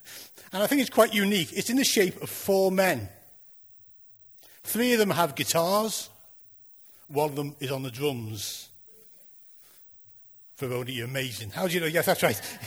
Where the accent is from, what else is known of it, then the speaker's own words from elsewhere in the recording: Liverpool, North West England, United Kingdom; I have a proper accent, unlike the rest of you. Okay, so I'm from Liverpool